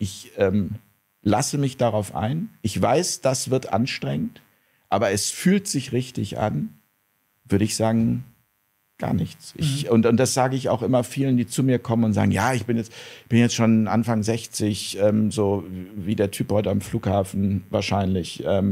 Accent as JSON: {"language": "German", "region": "Hamburg", "country": "Germany", "said": "Also ich komme ja aus Hamburg, da wird es auch immer mehr."}